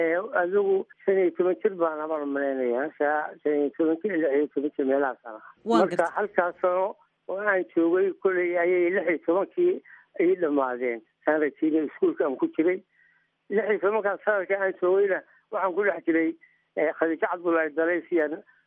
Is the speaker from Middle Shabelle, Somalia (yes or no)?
no; Hobyo, Mudug, Somalia; magaaladaasi hobyo la yiraahdo gobolka maydugu bay ka mid tahay